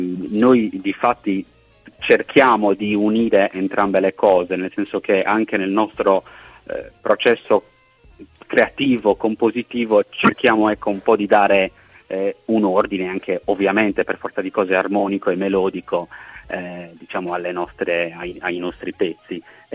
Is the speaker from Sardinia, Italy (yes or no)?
yes; Porto Torres, Sardinia, Italy; now in Alghero, Italy; io provengo da Porto Torres, che è, cioè sì, alla domanda proveniamo tutti dal nord Sardegna, sì. Però ovviamente da città diverse.